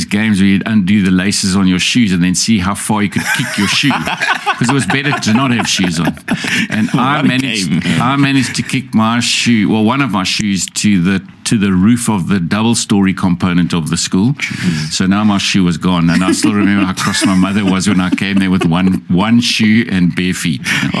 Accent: Muldersdrift, Gauteng, South Africa; I was born in Joburg. Jersey. I was born outside of Joburg near Mulder's Drift.

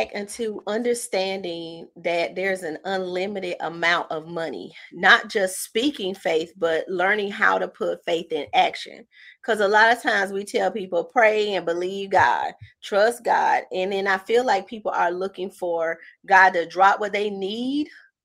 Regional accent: the South, United States; Now, listen, I'm from the South. Chicago did that thing too, but I'm just a good old Southern girl.

